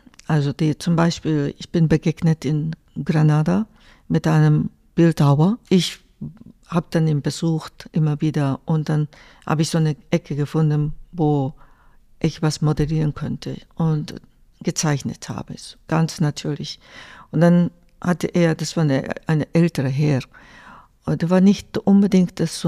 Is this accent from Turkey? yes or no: no; Japan; German is a second language; Ich bin natürlich nicht als Japanerin nach Andalusien gegangen, sondern einfach als Mensch.